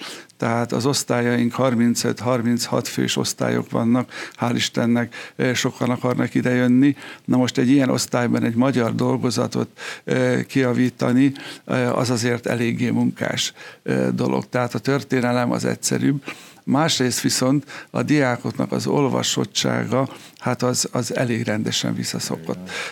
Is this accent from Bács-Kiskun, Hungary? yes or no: yes; Bácsalmás, Bács-Kiskun, Hungary; Bácsalmásra, ahol én születtem, és ott indult az életem, és a tanári pályám is.